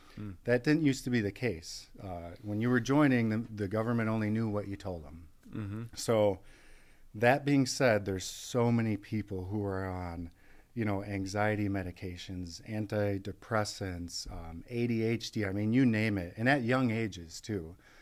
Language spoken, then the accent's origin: English; Milwaukee, Wisconsin, United States; So I grew up in Milwaukee, Wisconsin. I grew up in kind of a rough area, those who are familiar with Milwaukee. So kind of Lincoln area, 19th and Lincoln